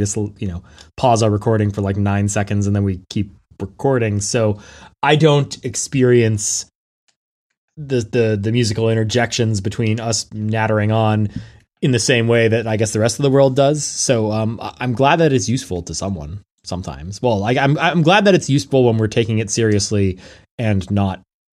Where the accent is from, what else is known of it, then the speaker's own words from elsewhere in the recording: Canada; As a Canadian, I reflexively apologize for whatever wrongs the Punk News Podcast has done to any of you fine people that subscribe to it.